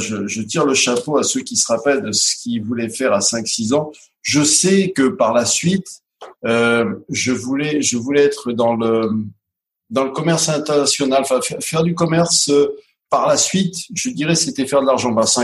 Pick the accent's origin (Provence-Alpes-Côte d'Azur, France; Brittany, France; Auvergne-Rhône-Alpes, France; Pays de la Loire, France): Auvergne-Rhône-Alpes, France; Grenoble; born there; Et je suis né à Grenoble il y a 58 ans.